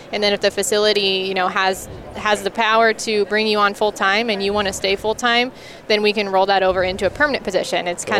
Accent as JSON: {"language": "English", "region": "Nebraska", "country": "United States", "tie": "born or raised there", "said": "So I was also born and raised in Nebraska. Actually, I grew up in a town of 400 people"}